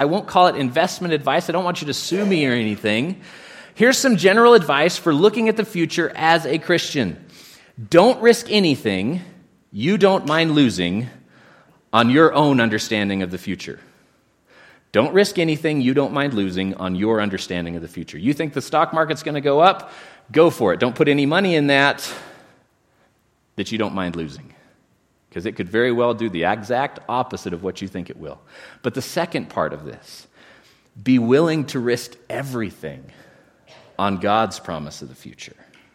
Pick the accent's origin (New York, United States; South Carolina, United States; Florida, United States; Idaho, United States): Idaho, United States; also born or lived in Oregon; Now, I often talk about this, like I'm from Idaho, but I'm going to give you guys a little bit of a dirty secret. I was actually born in Oregon. I just don't claim it, okay? Like my formative years were in Idaho